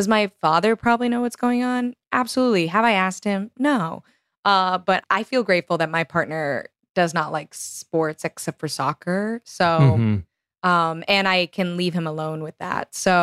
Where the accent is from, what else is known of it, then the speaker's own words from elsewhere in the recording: Houston, Texas, United States; moved away; I'm from Houston. My brother and my dad are both big baseball and Astros fans, but, you know, I don't live there anymore